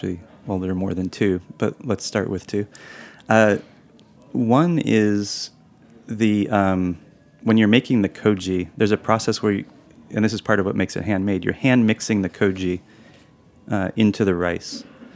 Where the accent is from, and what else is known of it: United States